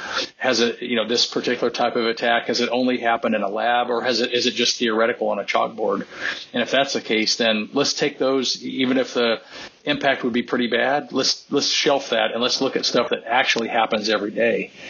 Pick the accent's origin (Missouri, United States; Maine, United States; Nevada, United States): Missouri, United States; I'm from Missouri. It's all show me, right?